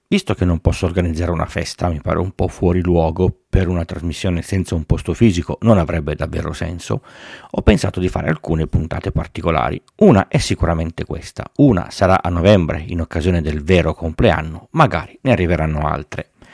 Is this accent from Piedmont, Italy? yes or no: yes; Turin, Piedmont, Italy; Sono nato a Torino e ho vissuto sempre a Torino. Non per una scelta precisa, esclusi i primi 2 anni di vita, pur cambiando 4 case da quando ho lasciato quella dei miei genitori, mi sono sempre spostato in un raggio di 3 km al massimo.